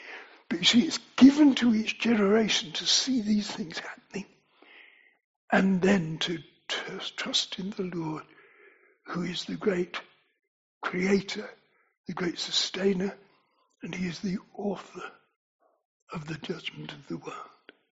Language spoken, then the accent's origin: English; London, United Kingdom; the borough in which I was brought up in London had one murder in the 14 or 15 years I could remember.